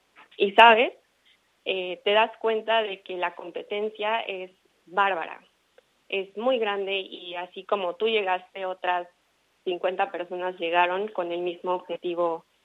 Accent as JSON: {"language": "Spanish", "country": "Mexico", "said": "yo soy mexicana, me encanta la música mexicana"}